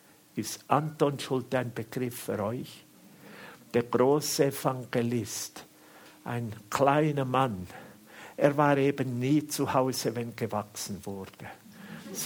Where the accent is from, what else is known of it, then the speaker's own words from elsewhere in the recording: Switzerland; und hat meinen Dialekt eben auch gerade gekannt, dass ich Schweizer bin.